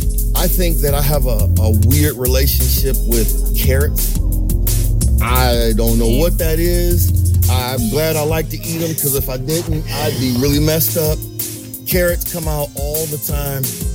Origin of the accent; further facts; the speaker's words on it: Ohio, United States; I'm from Ohio. None of that kind of stuff makes sense to somebody like me.